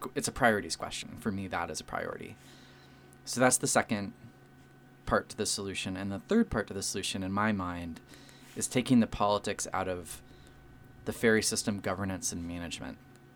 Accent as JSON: {"language": "English", "town": "Sitka", "region": "Alaska", "country": "United States", "tie": "born or raised there", "said": "I was born and raised in Sitka, and I spent the first 35 years of my life in southeast. So I grew up when the ferry system actually worked, which it doesn't anymore."}